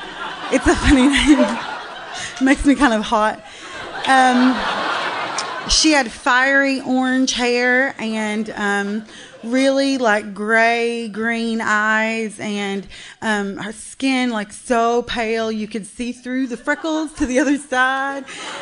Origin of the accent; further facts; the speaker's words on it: Buffalo Creek, West Virginia, United States; So I am from Buffalo Creek, West Virginia. Thank you. Oh, Buffalo Creek. And being raised in the country up a holler, I was surrounded by family, grandparents, uncles, aunts, first cousins, second cousins, cousins, fourth removed, you know, the whole spectrum.